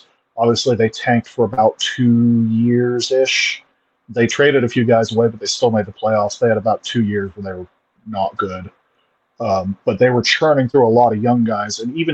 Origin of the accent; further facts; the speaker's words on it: Oklahoma City, Oklahoma, United States; I'm from Oklahoma City. I've lived here almost my whole life. I love Oklahoma City, but there's not a lot here.